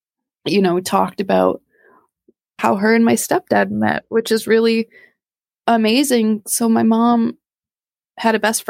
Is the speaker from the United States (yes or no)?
no; Canada; we're Canadian.